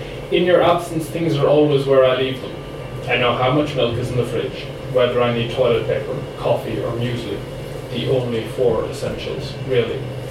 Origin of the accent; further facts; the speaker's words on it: Cork, Munster, Ireland; now in London, United Kingdom; I'm from Cork, but been living in London for 10 years